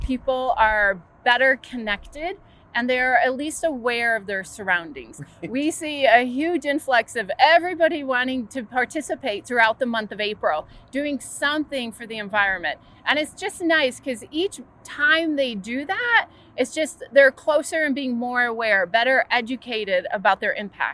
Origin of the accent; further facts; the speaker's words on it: Michigan, United States; And I'm originally from Michigan. And I grew up on a small farm there.